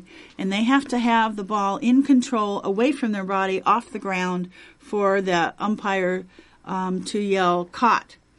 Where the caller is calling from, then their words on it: Indianapolis, Indiana, United States; Right, I'm coming from Indianapolis.